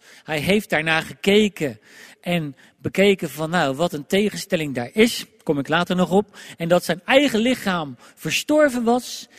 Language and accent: Dutch; Netherlands; En wij als Nederlanders begrijpen niet wat hier gebeurt, want in het Hebreeuws gebeurt er iets heel moois.